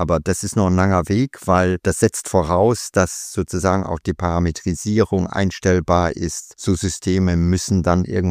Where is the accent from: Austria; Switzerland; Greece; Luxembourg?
Luxembourg; now in Germany; ich komme aus Luxemburg